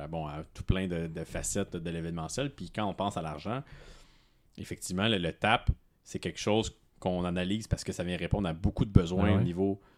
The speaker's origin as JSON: {"language": "French", "town": "Montreal", "region": "Quebec", "country": "Canada", "said": "Mais tu sais, on est tous de Montréal, fait qu'on est, on fait le travail de Montréal."}